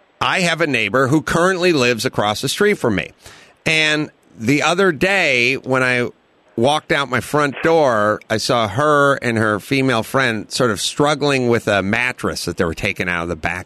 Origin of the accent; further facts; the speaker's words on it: North Hollywood, California, United States; I grew up in North Hollywood.